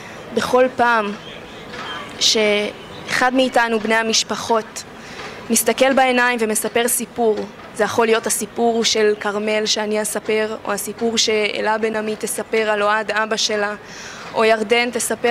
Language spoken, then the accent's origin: Hebrew; Tel Aviv, Tel Aviv District, Israel; אני עצמי לא גדלתי בקיבוץ, אני גדלתי בתל אביב, המשפחה שלי מקיבוץ בארי